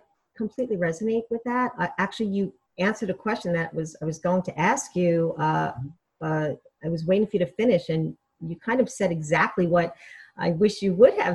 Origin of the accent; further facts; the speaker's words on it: United Kingdom; But truth be told, I have to say, Ashley, being a Brit, nothing goes above or beyond the Lake District for me.